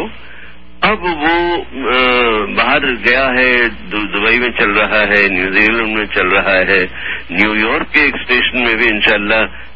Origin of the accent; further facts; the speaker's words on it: India; first language Gujarati; Urdu is a second language; میں گجراتی میں پلا بڑھا ہوں, انگریزی میں پلا بڑھا ہوں, تو یہ ہندی اردو, تو بس کنارے کنارے پر میں رہا ہوں ان دو مہاساگروں کے.